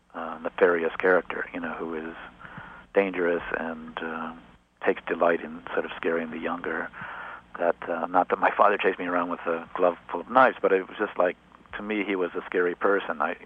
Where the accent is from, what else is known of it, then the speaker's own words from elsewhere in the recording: Cleveland, Ohio, United States; Cleveland, Ohio. It wasn't like I was living out in the middle of holy roller territory.